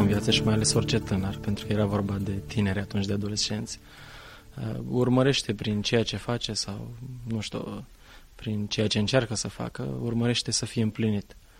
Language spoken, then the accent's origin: Romanian; Mangalia, Constanța County, Romania; am crescut pe litoral, acolo m-am născut, în Mangalia.